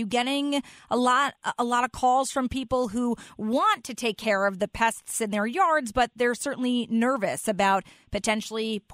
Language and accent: English; Connecticut, United States; I was born and raised in Connecticut. I'm used to growing up with basically snow starting around Thanksgiving and going until even, you know, March, April, still getting snowstorms.